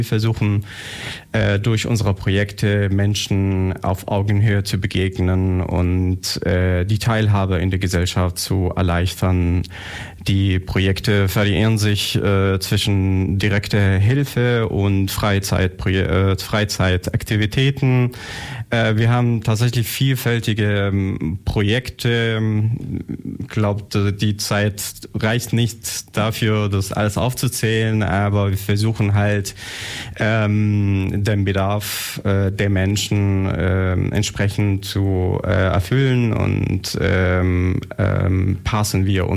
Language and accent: German; Germany; Ich bin surstämmiger Deutscher.